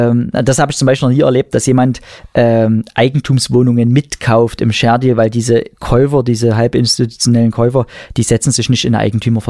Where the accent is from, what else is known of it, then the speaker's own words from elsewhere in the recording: Pirna, Saxony, Germany; bei mir in meiner Heimatstadt in Pirna.